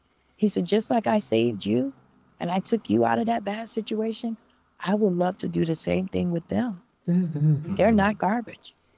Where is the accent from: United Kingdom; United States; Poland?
United States; Illinois; now in Indiana, United States; I'm originally from Illinois. I currently live in Indiana. And in Illinois, we grew up in like a project area.